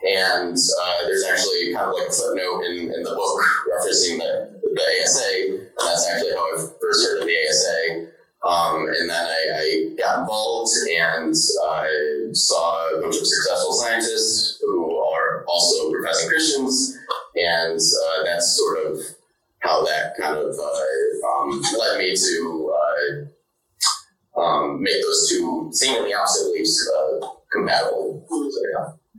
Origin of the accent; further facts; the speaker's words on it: Michigan, United States; So I grew up near Detroit area. Fun fact, it's the only place in the continental U.S. you drive south to go to Canada